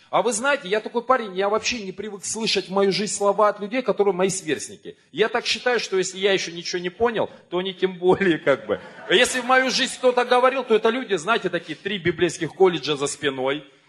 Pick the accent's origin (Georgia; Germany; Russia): Germany; Я из Германии.